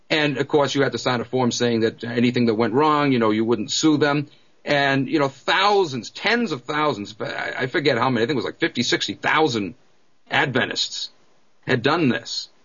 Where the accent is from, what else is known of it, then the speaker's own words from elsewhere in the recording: New England, United States; accent: New England; There I go with my New England accent, putting R's where they don't belong and dropping them where they do.